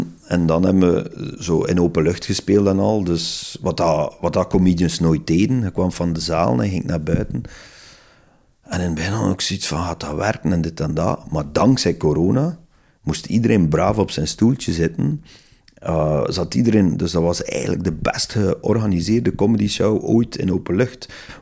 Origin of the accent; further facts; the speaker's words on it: Zulte, Flanders, Belgium; also born or lived in Waregem; Maar ik ben eigenlijk geboren in Waregem, opgegroeid in Zulte. Dus dat is mijn regio, weet je.